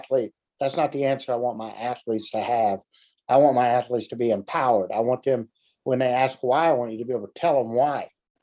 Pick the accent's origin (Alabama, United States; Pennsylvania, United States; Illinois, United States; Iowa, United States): Illinois, United States; She's from up where I'm from in Illinois, just about an hour and a half south of my hometown.